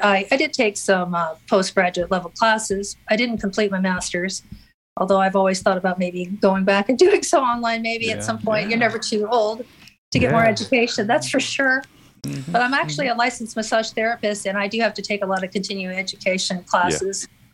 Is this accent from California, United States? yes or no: no; Nebraska, United States; I'm a native Nebraskan. I'm from Nebraska.